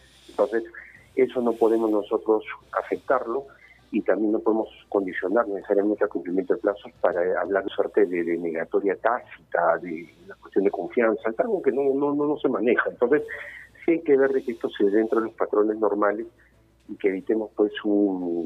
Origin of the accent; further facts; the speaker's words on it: Peru; Y estemos atentos y confiemos como peruanos de que nuestras autoridades electas tomen hoy día una sana decisión